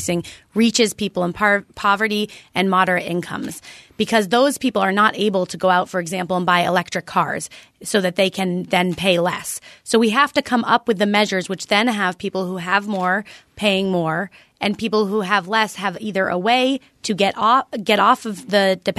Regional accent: Vermont, United States; I think that we have in the past, growing up in Vermont, we have been leaders on so many issues.

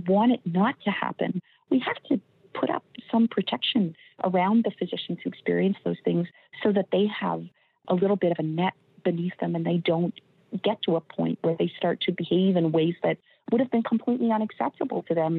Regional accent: Canada; So I think it is actually one of the great delusions that COVID has revealed for us as Canadian physicians.

